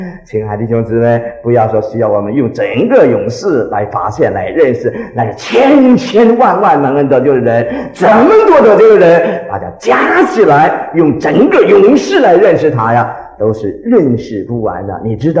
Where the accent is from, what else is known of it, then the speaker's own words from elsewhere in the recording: China; 因为他这个我们中国人稍微矮一点，是不是？